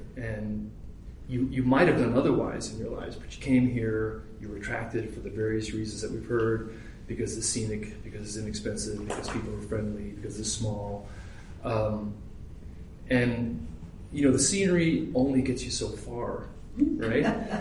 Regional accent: Bozeman, Montana, United States; I was born in Bozeman, raised in Bozeman. I've lived all of my 54 years, except for 8 when I was in the Chicago area with my wife.

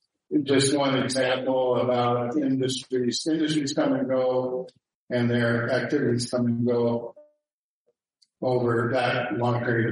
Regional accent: Missoula, Montana, United States; and I grew up in Missoula, so I know exactly what you're talking about.

